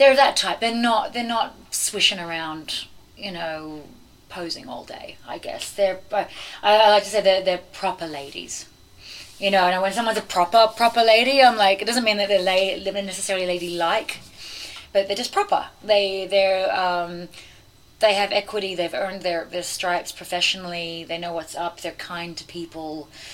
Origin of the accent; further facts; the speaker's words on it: Australia; now in United States; I'm the Aussie girl who has been kindly hosted by the US